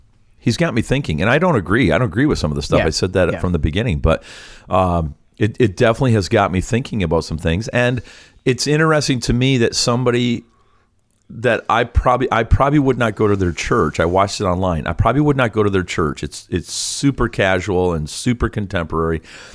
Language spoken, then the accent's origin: English; St. Thomas, Ontario, Canada; from St. Thomas, Ontario, Canada, and I will be heading home